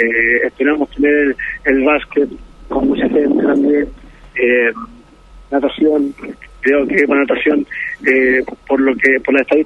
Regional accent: Chile; felices de competir en mi país, era un aliciente más para poder demostrarle a todo Chile, a todos los chilenos

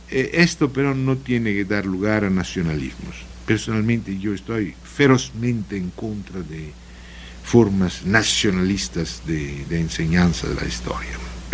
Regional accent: Italy; Spanish is a second language; yo italiano soy italiano también porque en la cocina de mi país hay la pasta, soy mexicano porque hay la tortilla

